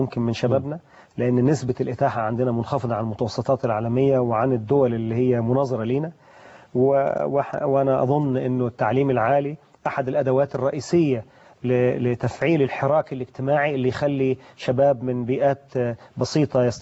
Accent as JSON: {"language": "Arabic", "country": "Egypt", "said": "احنا كمصريين من أعضاء التدريس"}